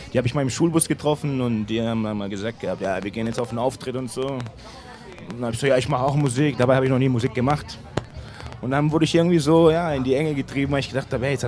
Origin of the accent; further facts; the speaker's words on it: Reutlingen, Baden-Württemberg, Germany; Reutlingen. Ich komme aus Reutlingen, Schwabeländle, ja.